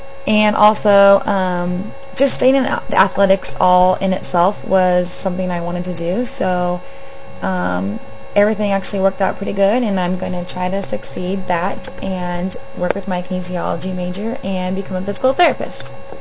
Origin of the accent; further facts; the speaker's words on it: Dinuba, California, United States; I was very active in my hometown, coaching swim teams and volleyball teams for summer leagues, and just pretty much giving to my community all that I could. After I graduated from Dinuba High School, which was our hometown high school